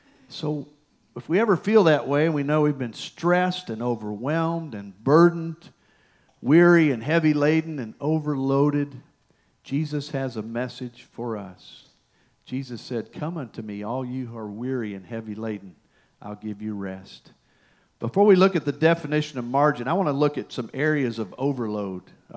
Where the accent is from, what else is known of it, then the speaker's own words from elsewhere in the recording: Michigan, United States; I didn't, you know, I grew up in Michigan. I'm thinking snowflakes, you know, kind of cold.